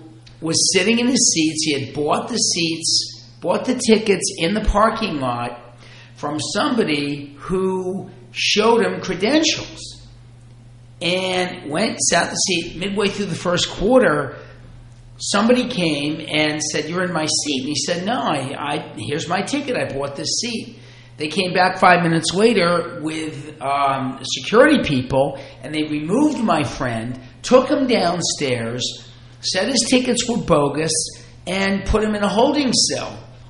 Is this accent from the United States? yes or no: yes; New Jersey, United States; I said, "Well, I'm from New Jersey, which is where the Giants play."